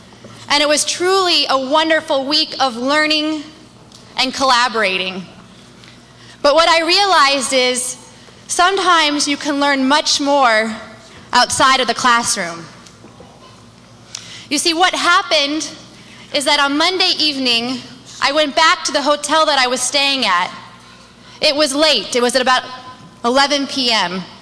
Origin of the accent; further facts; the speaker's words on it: California, United States; I said, "I'm actually from California."